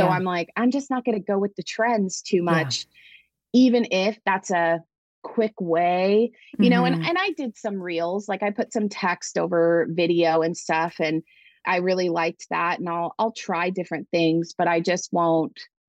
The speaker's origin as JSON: {"language": "English", "region": "California", "country": "United States", "tie": "born or raised there", "said": "I grew up in the Bay Area. I'm here right now visiting my parents."}